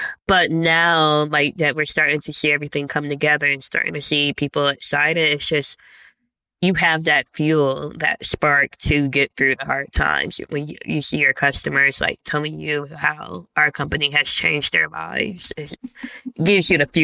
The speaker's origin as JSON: {"language": "English", "town": "Canton", "region": "Ohio", "country": "United States", "tie": "born or raised there", "said": "We are from Ohio. Lauren grew up in Cleveland. I grew up in Canton."}